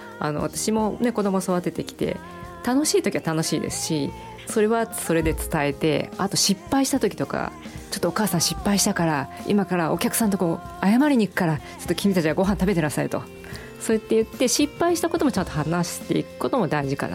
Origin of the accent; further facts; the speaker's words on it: Yokkaichi, Mie, Japan; born there; それこそ三重県四日市生まれです。